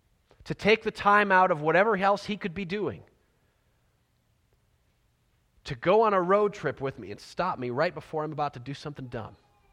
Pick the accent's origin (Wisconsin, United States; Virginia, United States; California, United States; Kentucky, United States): California, United States; I'm from Southern California. It's old hat. Instead of fire drills, we have earthquake drills.